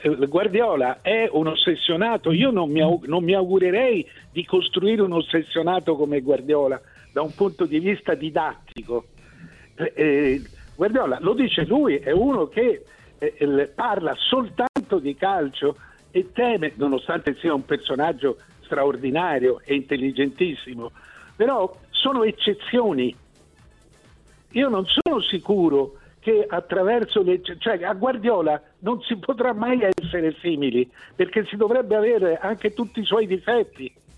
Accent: Coverciano, Tuscany, Italy; io sono nato a Coverciano e vivo ancora a Coverciano, e ho vissuto dai primi anni

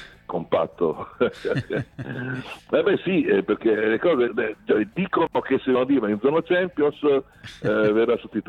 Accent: Ferrara, Emilia-Romagna, Italy; Sapete tutti sanno che sono ferrarese.

